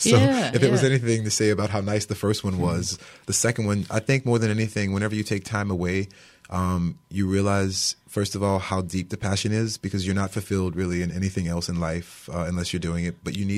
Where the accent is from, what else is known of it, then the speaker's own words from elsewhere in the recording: Abbeville, Louisiana, United States; Abbeville, Louisiana.